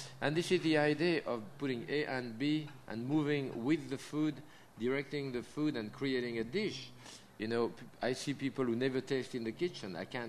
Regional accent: Connecticut, United States; accent: Yankee drawl; actually I'm from Connecticut, but I can recognize my Yankee drawl, it's pure Connecticut.

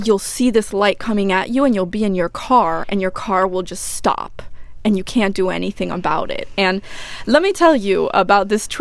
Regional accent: Buenos Aires, Argentina; When I was a kid, I grew up in Buenos Aires. I think I left the city twice in my life. I'm like a city rat, right?

